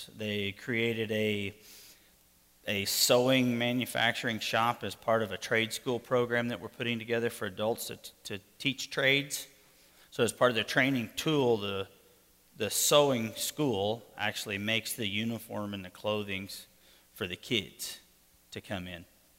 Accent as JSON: {"language": "English", "country": "United States", "said": "Not only because I'm American and, you know, they know where the help's coming from"}